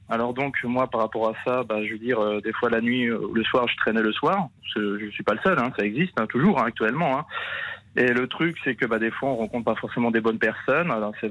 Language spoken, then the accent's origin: French; France; moi je suis un Français, vous voyez